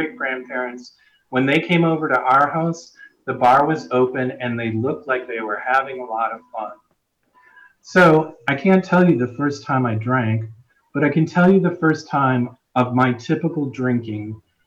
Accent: Wisconsin, United States; I'm from Wisconsin. You may hear that in my voice.

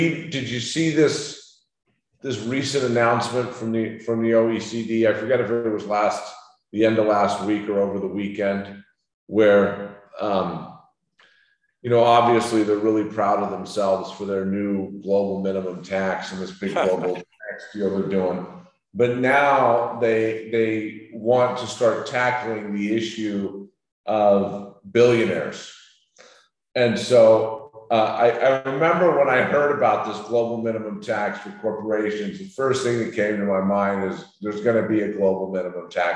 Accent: United States; I remember growing up in the States, you know, I was always taught that, you know, democracy.

